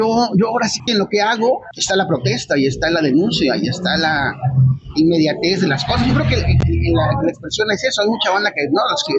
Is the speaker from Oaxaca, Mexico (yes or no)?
yes; Oaxaca, Mexico; el orgullo de la rebeldía oaxaqueña, que si somos oaxaqueños, somos rebeldes